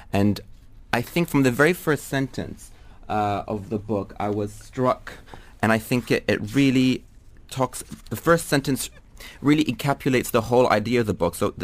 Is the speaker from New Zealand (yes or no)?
yes; New Zealand; also born or lived in Dubai; I grew up in New Zealand after living in Dubai for a long time